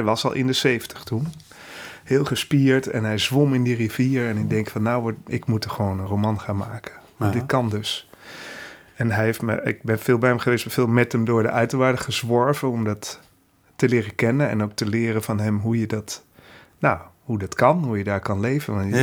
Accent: Netherlands; Zeg maar hoe wij als Nederlanders of gewoon als mensen denken dat we dat kunnen beheersen.

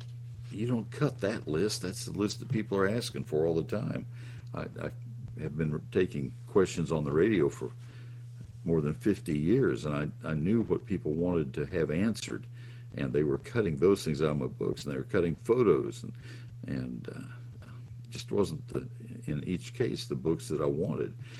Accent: College Station, Texas, United States; I grew up in College Station, and they were plentiful in Brazos County.

